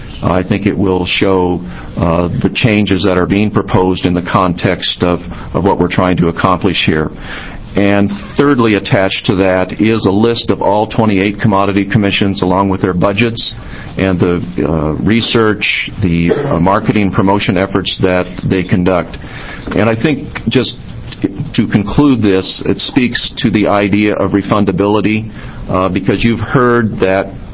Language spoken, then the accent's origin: English; Malin, Oregon, United States; I grew up in Malin, Oregon, a wonderful potato country, best potatoes grown in the world.